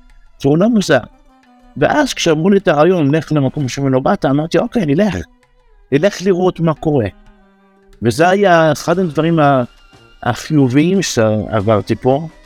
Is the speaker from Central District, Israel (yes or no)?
no; Bnei Brak, Tel Aviv District, Israel; also born or lived in Jerusalem; כשאני עזבתי את בני ברק ואת 100 שערים, כשהייתי פה גם כן בצעירותי הצעירה, אחד הסיבות שעזבתי, זה כך, לא הייתי יכול להגיד מה שאני רוצה